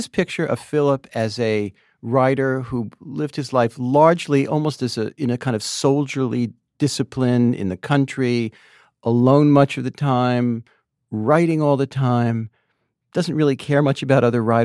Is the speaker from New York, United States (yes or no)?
no; New Jersey, United States; I grew up in New Jersey, a Jewish boy, a male of a certain age.